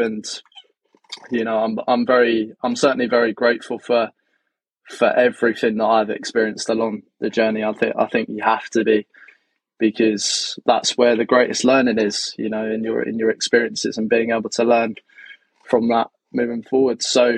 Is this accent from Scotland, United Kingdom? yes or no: no; South East England, United Kingdom; I'm 26 years old. I'm from Surrey.